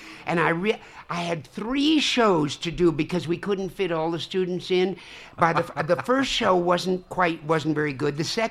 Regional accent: San Francisco, California, United States; San Francisco. And, my high school, Lowell High School

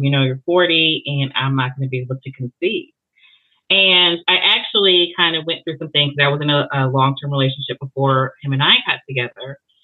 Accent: Connecticut, United States; moved away as an adult; now in Georgia, United States; So originally I am from Connecticut, but I moved to Georgia almost 30 years ago. So I am officially a peach.

